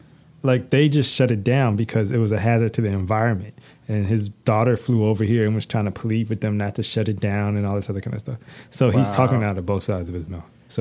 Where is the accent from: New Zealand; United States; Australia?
United States; moved away; Yeah, I mean, so, we were raised in America.